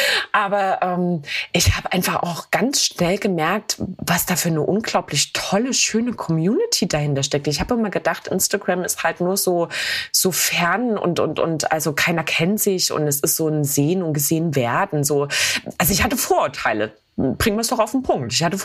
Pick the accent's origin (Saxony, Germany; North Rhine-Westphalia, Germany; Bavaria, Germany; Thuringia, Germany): Thuringia, Germany; Also meine Heimat Thüringen, ich werde wahrscheinlich nie, also man soll ja niemals nie sagen, aber ich werde wahrscheinlich nie aus Thüringen wegziehen. Ich liebe mein Bundesland. Ich bin hier groß geworden. Ich bin schon immer hier und ich bin sehr heimatverbunden.